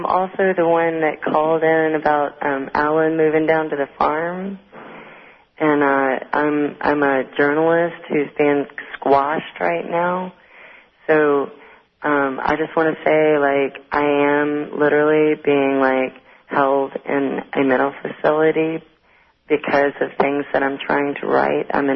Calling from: Portland, Oregon, United States; You might be getting a weird echo because I'm calling from a mental ward.

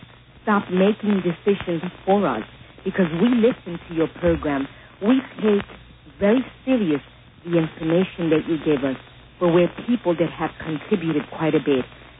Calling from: Bronx, New York, United States; Yes, I'm calling from the South Bronx

